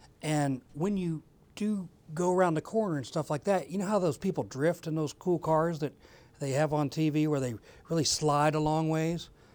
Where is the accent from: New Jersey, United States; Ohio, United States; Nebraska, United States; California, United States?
Ohio, United States; I am from Ohio originally, so of course we have a beef with anybody from Michigan